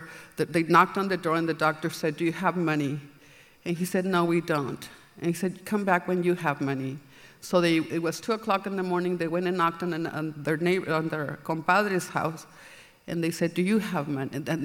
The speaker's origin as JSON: {"language": "English", "country": "Mexico", "tie": "born or raised there", "second_language": "English", "said": "So I come from a Hispanic family. I grew up in Mexico in a little town. It's in the middle of nowhere."}